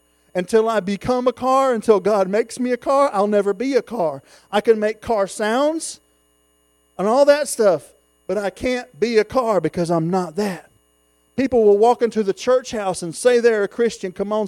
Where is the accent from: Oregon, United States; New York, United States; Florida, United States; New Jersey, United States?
Florida, United States; I was born and raised in Florida.